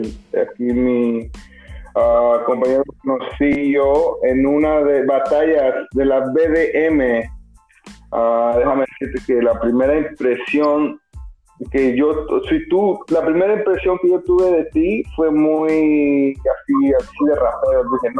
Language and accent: Spanish; Chicago, Illinois, United States; Pues para los que nos escuchan, nosotros somos de Chicago y hacemos música.